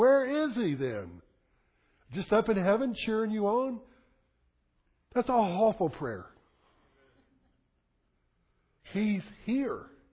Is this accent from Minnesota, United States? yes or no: no; Birmingham, Alabama, United States; I had a friend here. I'm from Birmingham. So I'm a city guide.